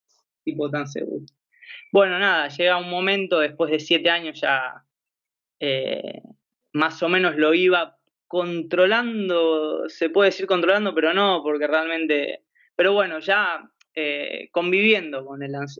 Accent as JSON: {"language": "Spanish", "country": "Argentina", "tie": "born or raised there", "also_born_or_lived": "Canary Islands, Spain", "lives_now": "Spain", "said": "nací acá y me fui a vivir a Argentina de muy pequeño y volví aquí a vivir. Pero bueno, sí, soy más argentino"}